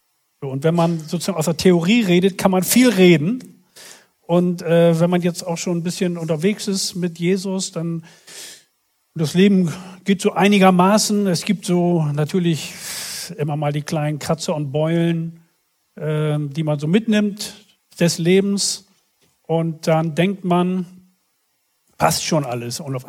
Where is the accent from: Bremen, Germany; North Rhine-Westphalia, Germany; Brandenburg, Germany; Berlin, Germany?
Bremen, Germany; also bei uns in Bremen, da sieht man schon am Mittwoch, wer Samstag zu Besuch kommt, weil alles so flach ist.